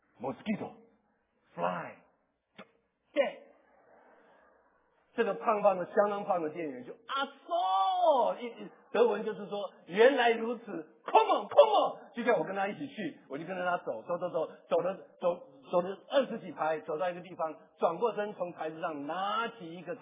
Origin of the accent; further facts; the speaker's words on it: China; 多可怜啊，就是我们中国人的十个字